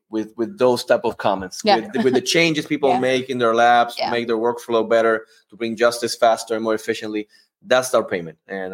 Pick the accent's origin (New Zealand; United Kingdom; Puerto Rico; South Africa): Puerto Rico; obviously I'm from Puerto Rico and, you know, I have an 8-year-old. And sometimes I just speak, you know, with my accent.